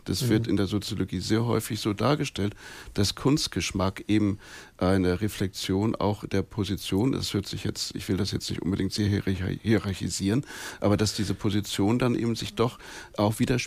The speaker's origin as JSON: {"language": "German", "region": "Hamburg", "country": "Germany", "said": "nun bin ich hier in Hamburg und ich bin selber Hamburger"}